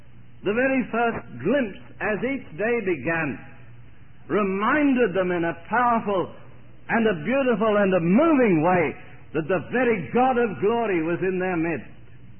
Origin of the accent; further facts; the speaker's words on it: Sydney, New South Wales, Australia; I grew up in Sydney during the Depression years. My father was just a navvy on the local council, a hard-working man.